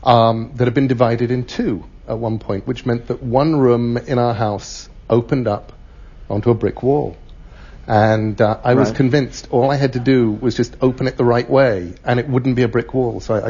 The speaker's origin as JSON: {"language": "English", "region": "England", "country": "United Kingdom", "accent": "English", "moved": "yes", "lives_now": "United States", "said": "I still have enough of an English accent that all around the world people say to me, \"You aren't from around here, are you?\""}